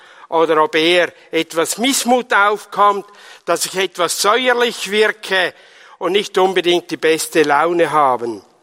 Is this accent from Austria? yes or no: no; Dinhard, Zurich, Switzerland; Ich komme aus der Nähe von Winterthur, aus Dienhard bei Seuzach. Bin eigentlich dort in der FEG in Seuzach.